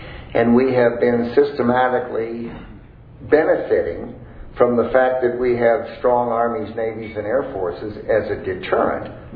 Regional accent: Midwest, United States; Yeah, I'm from the Midwest, and I'm a perennial optimist.

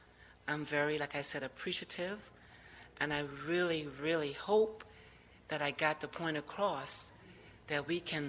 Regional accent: Guyana; now in United States; Guyana, South America. I've been here for 50 years, that's telling my age.

